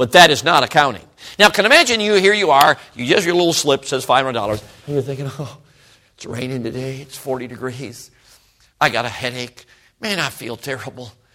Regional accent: Southern United States, United States; Okay, but anyway, I'm a southerner, okay.

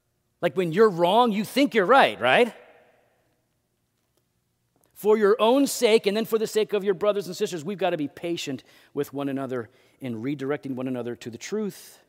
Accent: United States; I hope, as an American, I hope all of my friends love and value the Constitution and the Bill of Rights.

